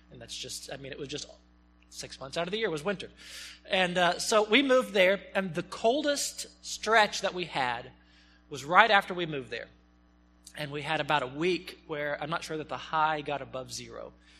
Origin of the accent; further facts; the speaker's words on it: Mount Vernon, Missouri, United States; now in Springfield, United States; I could, you know, look at my childhood. I grew up in Mount Vernon. You know, the college days. I lived in here in Springfield, going to CBC.